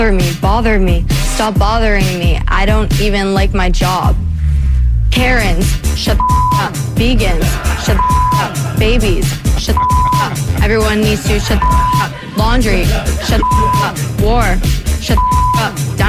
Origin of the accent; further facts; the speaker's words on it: Canada; Neither do I. I'm literally Canadian, so.